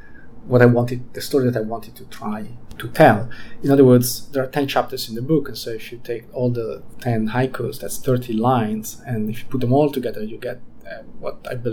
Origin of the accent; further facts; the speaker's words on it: Switzerland; first language Italian; English is a second language; having Italian origins, although I grew up in Switzerland, and Italian being my mother tongue